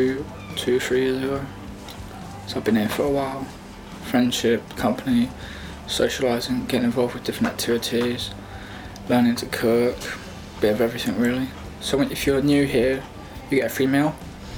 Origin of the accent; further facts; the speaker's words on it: Brighton, South East England, United Kingdom; I'm 22. I was born and raised in Brighton. I live with my mum, my dad, my sister, my 2 dogs.